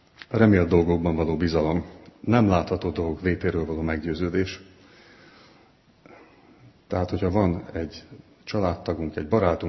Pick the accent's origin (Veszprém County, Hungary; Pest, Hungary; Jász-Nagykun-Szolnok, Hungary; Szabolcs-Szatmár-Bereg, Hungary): Pest, Hungary; Fót; az egész falu, én Fóton nőttem föl, tudtam mindig, hogy megyünk az óvodába